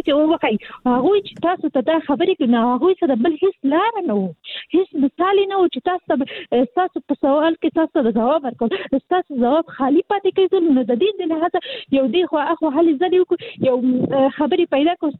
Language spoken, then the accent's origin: Pashto; Kabul, Afghanistan; هغه مېرمنې چې زه حاصلي د کابل یم